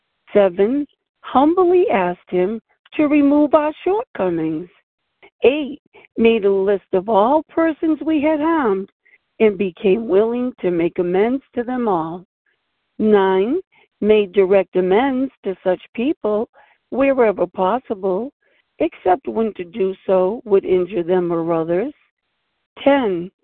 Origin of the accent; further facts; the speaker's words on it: Rhode Island, United States; from Rhode Island, and I am recovering one day at a time.